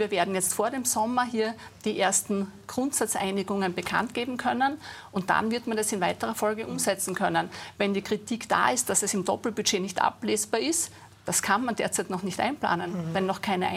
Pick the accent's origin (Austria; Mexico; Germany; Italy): Austria; Styria; Ich habe in meinem Heimatbundesland in der Steiermark auch die Reformpartnerschaft damals als Abgeordnete mitbegleitet.